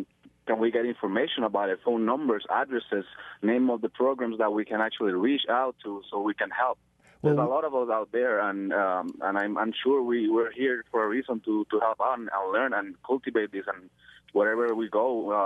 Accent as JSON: {"language": "English", "country": "Puerto Rico", "said": "I'm a poet. I'm a traveler. I'm from Puerto Rico."}